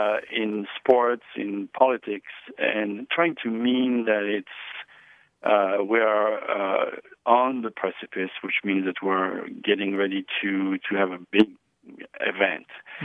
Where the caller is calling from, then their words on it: Eureka, California, United States; I am calling from Eureka, California. My local radio station is KHSU Arcata, Humboldt State University.